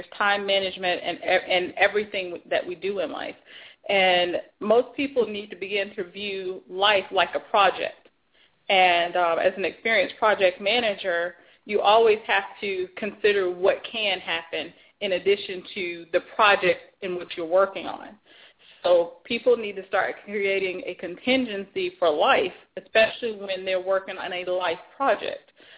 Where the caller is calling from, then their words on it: Fort Lauderdale, Florida, United States; Fort Lauderdale, Florida.